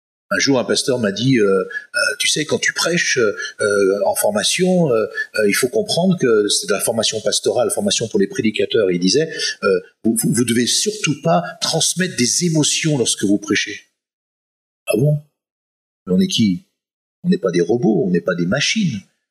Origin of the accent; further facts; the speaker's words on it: France; Alors encore, je sais bien, hein, en tant que bon Français, c'est compliqué pour nous